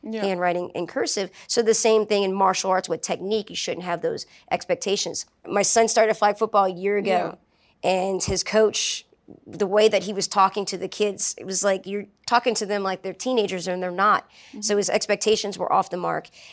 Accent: New Orleans, Louisiana, United States; Well, I grew up in New Orleans.

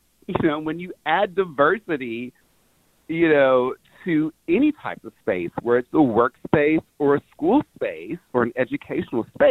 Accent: Tennessee, United States; but I'm from Tennessee originally, so he stayed in Tennessee as well.

